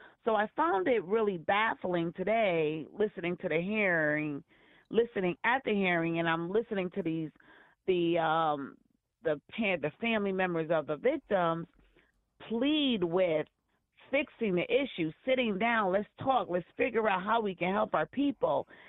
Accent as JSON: {"language": "English", "region": "Connecticut", "country": "United States", "tie": "born or raised there", "said": "I remember growing up in the projects, I'm from Connecticut, so I will say"}